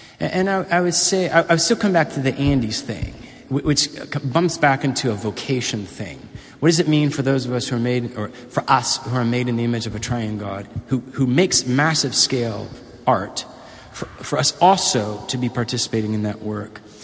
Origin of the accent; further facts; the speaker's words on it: Guatemala; But I will say, I grew up in Guatemala, and a lot of my friends were amazing, dear human beings, but with not a lot of money.